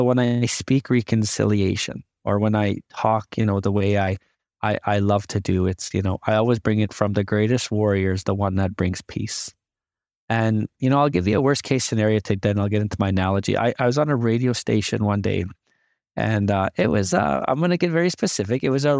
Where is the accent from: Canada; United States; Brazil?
Canada; As an Indigenous person, I love being a Canadian, but I'm also an Indigenous person.